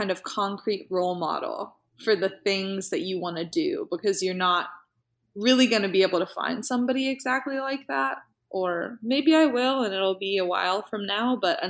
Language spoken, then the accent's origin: English; the South, United States; there's what people that I grew up with here in the South think. Southerners, like white Christian Republican, kind of that demographic